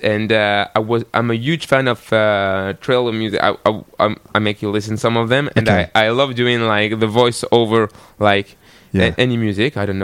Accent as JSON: {"language": "English", "country": "France", "accent": "French", "second_language": "English", "said": "I can do an accent like this and keep my French accent. But I'm trying. I want to improve."}